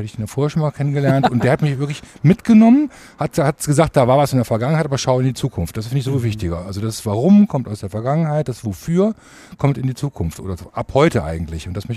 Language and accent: German; Mönchengladbach, North Rhine-Westphalia, Germany; also born or lived in Düsseldorf; now in Bad Oeynhausen, Germany; Ich komme ursprünglich aus Mönchengladbach, also vom Rheinland, habe aber dann in Düsseldorf studiert und bin jetzt seit über 20 Jahren, nächstes Jahr fast 25 Jahre in Bad Oeynhausen, also aus Westfalen-Lippe und habe auch da seit 2007 meine Praxis.